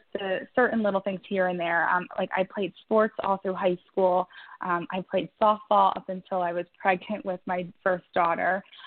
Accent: Philadelphia, Pennsylvania, United States

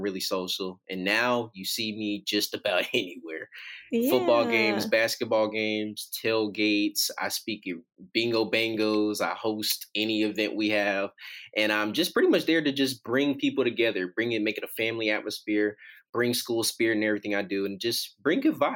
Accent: Trussville, Alabama, United States; So I'm originally from Trustville, Alabama. It's right outside of Birmingham. I went to Trustville High School.

